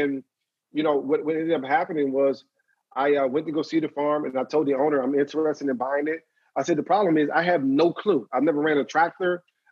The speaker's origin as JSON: {"language": "English", "region": "Maryland", "country": "United States", "tie": "born or raised there", "said": "I went back to Maryland with my hometown, and I was hanging out with a friend of mine."}